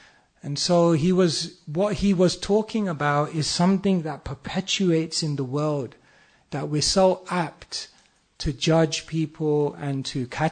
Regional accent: Wembley, London, United Kingdom; I grew up in Wembley, and it was many, many different races and, you know, like religions, and there was some level of racial tension.

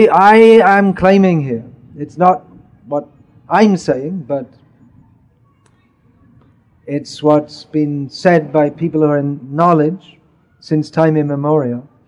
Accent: England, United Kingdom; born there; and I was born in England, so I think I must be English.

